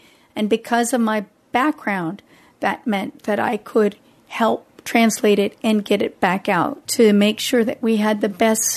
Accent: New Mexico, United States; I grew up in New Mexico, so I came from the desert. And I first saw the ocean when I was 16.

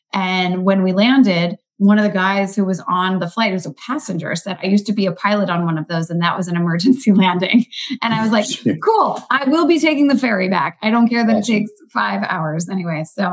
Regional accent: Kentucky, United States; I saw it growing up in Kentucky.

